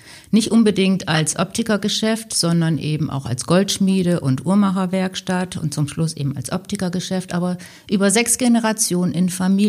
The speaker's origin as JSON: {"language": "German", "town": "Vechta", "region": "Lower Saxony", "country": "Germany", "tie": "born or raised there", "said": "Ich bin ja mitten in Vechta aufgewachsen"}